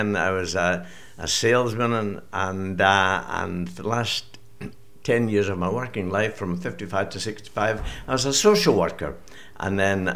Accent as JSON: {"language": "English", "town": "Glasgow", "region": "Scotland", "country": "United Kingdom", "tie": "born or raised there", "said": "I was born in Cross Hill. Right. In Glasgow, in Kingarth Street. And I was there for 5 years, and then I was in Steps for 5 years, and then our family moved to Carntyne, and I've lived there for since then."}